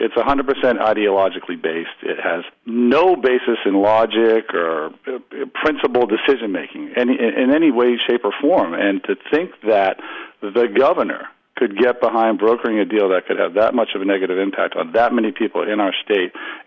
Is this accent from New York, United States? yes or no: no; Maine, United States; When I grew up in Maine, and, you know, my whole family grew up here